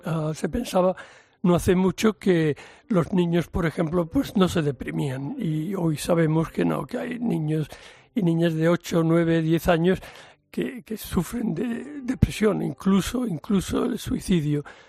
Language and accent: Spanish; Seville, Andalusia, Spain; Yo nací en Sevilla en el año 43 y estudié allí.